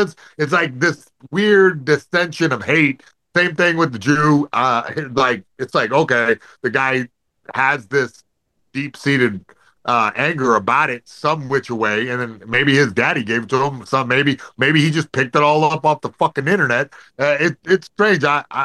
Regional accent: Virginia, United States; I'm from Virginia. Different. I didn't go to Chuckle Hut and fucking tell a few jokes. I lived there with those rednecks.

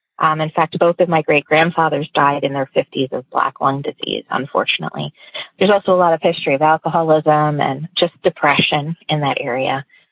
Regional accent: Scranton, Pennsylvania, United States; Hi, I am from Pennsylvania … And I grew up in a house that was over 100 years old, probably closer to 150, that has a really bizarre kind of history

